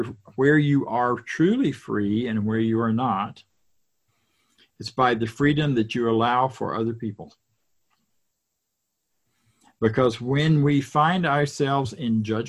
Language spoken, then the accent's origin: English; the South, United States; born there; I was born in the South, deep South.